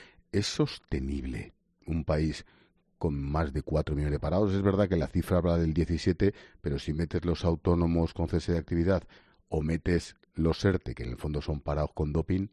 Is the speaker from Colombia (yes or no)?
no; Spain; como español